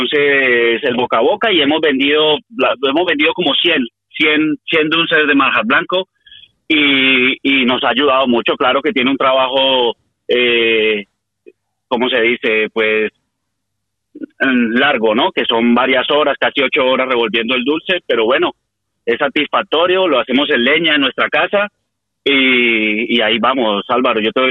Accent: Colombia; now in Torrejón de Ardoz, Spain; siempre he vivido en Torrejón de Ardoz, yo voy de Torrejón en Torrejón. Ajá. Entonces, desde que llegué de Colombia en el 1999, yo llevo aquí ya, yo tengo 35 años

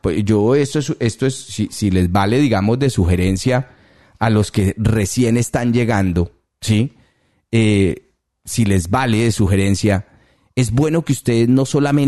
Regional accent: Colombia; moved away; yo recuerdo cuando yo salí de Colombia.

